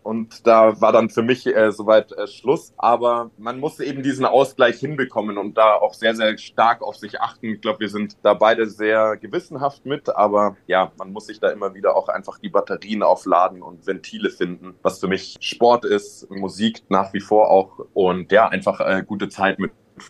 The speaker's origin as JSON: {"language": "German", "country": "Germany", "tie": "born there", "said": "Ich bin in Deutschland geboren, habe aber einen nigerianischen Hintergrund"}